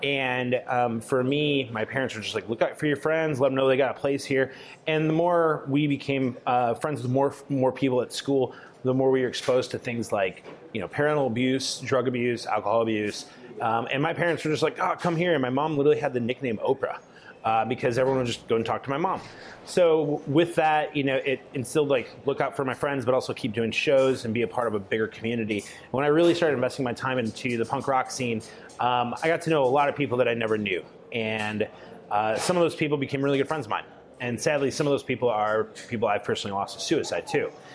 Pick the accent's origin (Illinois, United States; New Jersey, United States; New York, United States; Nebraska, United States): Illinois, United States; Long Grove; So I was born in Peoria, Illinois, raised in the northwest suburbs in Long Grove. And if anybody knows where Long Grove, Illinois is, I'll tell you the first thing, we didn't come with Long Grove money.